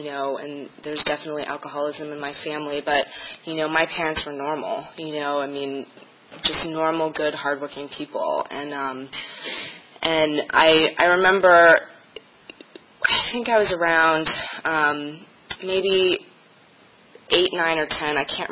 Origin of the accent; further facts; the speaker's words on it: Washington, District of Columbia, United States; And, you know, I grew up in Washington, D.C.